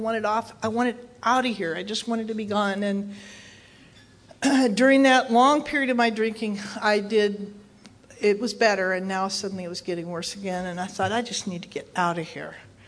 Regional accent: Arizona, United States; I'm from Arizona. How often does it rain, right?

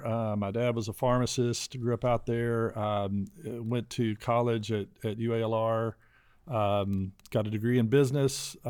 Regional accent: Little Rock, Arkansas, United States; Well, I'm from Little Rock. I grew up out Highway 10 area

